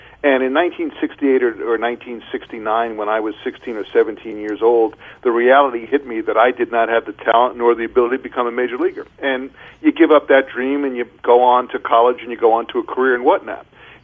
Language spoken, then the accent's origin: English; New York, United States; I grew up on E in Long Island in the 60s, 50s and 60s as a huge Pirate fan.